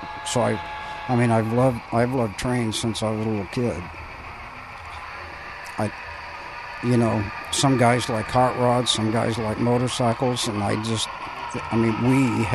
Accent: Arkansas, United States; I grew up in Arkansas, and my brother and I used to run down the road, climb under the trestle, and let the steam locomotives run across.

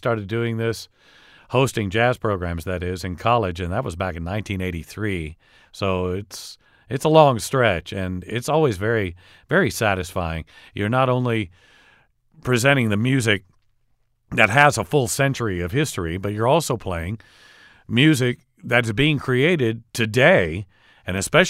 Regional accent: Oklahoma City, Oklahoma, United States; also born or lived in North Dakota; Oklahoma City, originally, yes, that's my hometown. But when I came here, I actually came here from North Dakota in Bismarck, where I'd done the exact same job for 10 years

